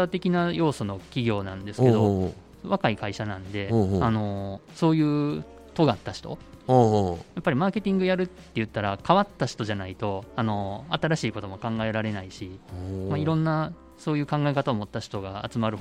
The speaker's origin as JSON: {"language": "Japanese", "town": "Kobe", "region": "Hyogo", "country": "Japan", "said": "まあ、僕神戸出身なんで、"}